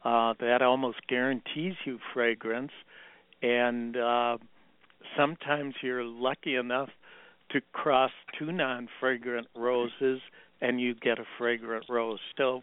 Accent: Milwaukee, Wisconsin, United States; a lot of people don't know that I come from my hometown, Milwaukee, Wisconsin.

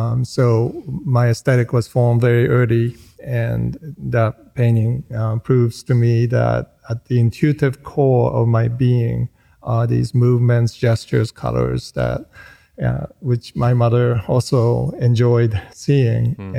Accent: Boston, Massachusetts, United States; born there; also born or lived in Japan; And I was born in Boston, I was born because my father, who was a leading research scientist in acoustics and phonetics, was doing his postdoc work with Noam Chomsky at MIT.

